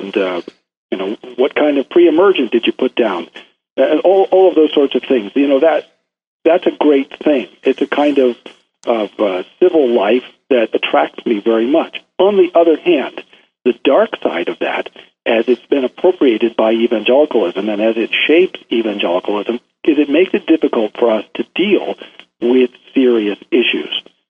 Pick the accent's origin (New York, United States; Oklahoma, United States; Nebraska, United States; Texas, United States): Nebraska, United States; because we're from Nebraska